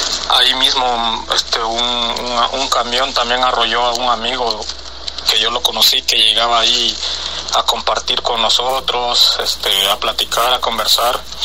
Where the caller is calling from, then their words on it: New Jersey, United States; desde Nueva Jersey.